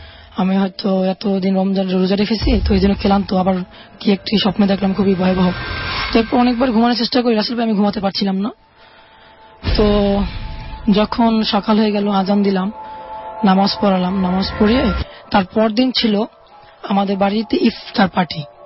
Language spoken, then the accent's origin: Bangla; Jatrabari, Dhaka Division, Bangladesh; আমি এসেছি যাত্রাবাড়ি শুনিয়াকা থেকে।